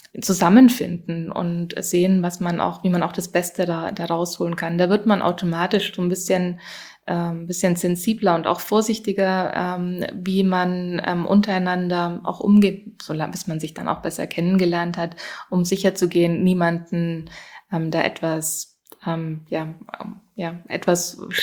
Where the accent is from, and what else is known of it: Germany